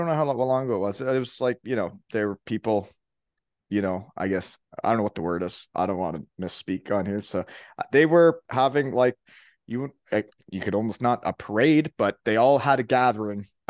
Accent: Canada; it makes it a lot all more real as like a Canadian boy over here that learned about it, saw videos about it, movies about it.

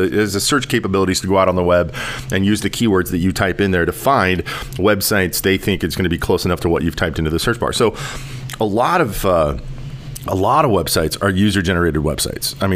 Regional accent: Topeka, Kansas, United States; I went back to my hometown of in Topeka.

